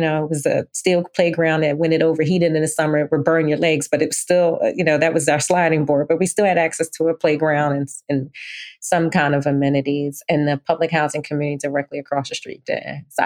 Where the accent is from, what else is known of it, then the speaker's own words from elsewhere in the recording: Philadelphia, Pennsylvania, United States; Like, I often say that, you know, I'm from Philly. I was born and raised in Philly, but I really grew up at Brown and at Rights and Reason.